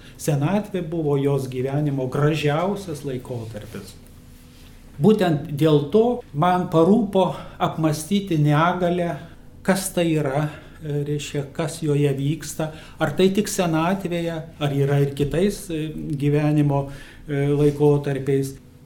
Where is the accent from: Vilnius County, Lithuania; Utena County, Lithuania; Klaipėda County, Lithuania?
Klaipėda County, Lithuania; Klaipėda; Aš gimiau Klaipėdoje, išaugau prie jūros